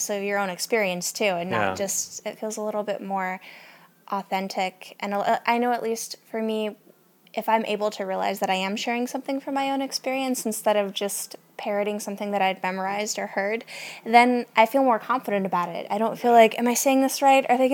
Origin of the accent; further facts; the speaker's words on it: Midwest, United States; I grew up in the Midwest and I started teaching yoga in the Midwest when I was in college. And the area where I grew up is pretty religious.